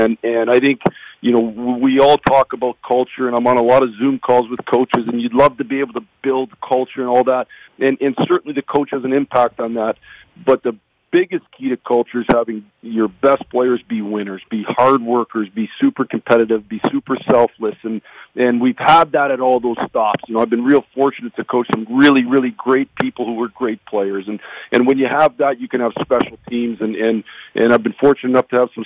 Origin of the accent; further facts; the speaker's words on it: Sault Ste. Marie, Michigan, United States; also born or lived in Detroit; I'm a Michigan boy. I was born in Detroit and grew up in Sault Ste. Marie and spent most of my life, all my life in the Midwest and a lot of my life in Michigan.